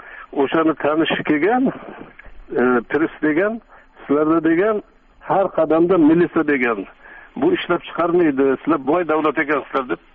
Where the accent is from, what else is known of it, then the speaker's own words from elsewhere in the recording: Oltinkon, Tashkent Region, Uzbekistan; Xullas, haligi bolaligimda Oltinkonda o'sganman. 95% o'rislar yashardi, o'sha yerda seksiyalar bo'lardi. Biz tog'dan enib kelganmiz, ya'ni tushib kelganmiz.